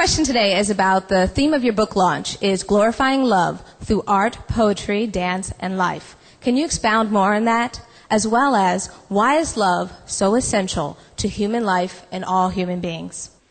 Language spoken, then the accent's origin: English; San Diego, California, United States; I'm from San Diego. So right down the street.